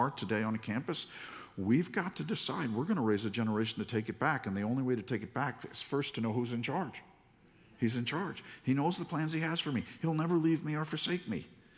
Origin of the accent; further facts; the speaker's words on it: New York City, New York, United States; And I grew up in New York City, so I don't know anything about a farm